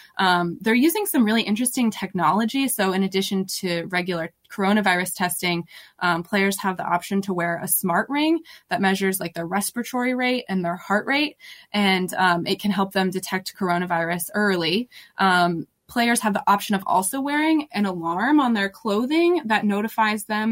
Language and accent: English; Florida, United States; I'm from Northeast Florida, so the Jacksonville Jaguars said they're going to do 25% capacity